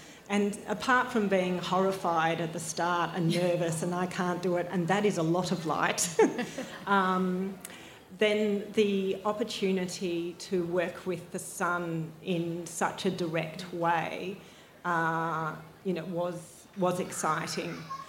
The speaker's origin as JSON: {"language": "English", "town": "Melbourne", "region": "Victoria", "country": "Australia", "said": "I am originally from Melbourne. I studied at Canberra School of Art that had a fantastic glass program there"}